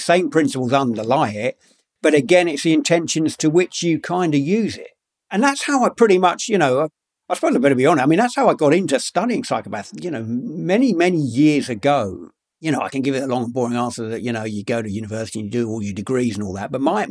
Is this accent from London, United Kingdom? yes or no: yes; London, United Kingdom; born or raised there